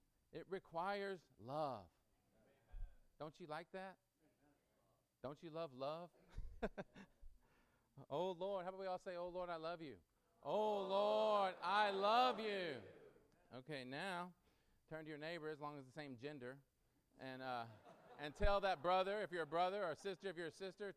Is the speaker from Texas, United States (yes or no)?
yes; San Antonio, Texas, United States; I'm from San Antonio.